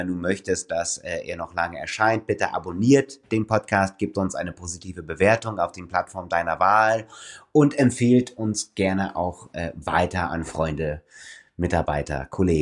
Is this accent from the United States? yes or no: yes; United States; German is a second language; moved away; Ich bin ja in den USA aufgewachsen, lebe aber seit vielen Jahren nicht mehr dort